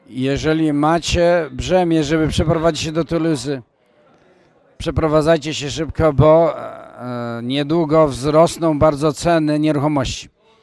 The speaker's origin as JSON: {"language": "Polish", "country": "Spain", "said": "Oni są braćmi z Francji, a ja jestem z Hiszpanii. Ja mieszkam w Hiszpanii."}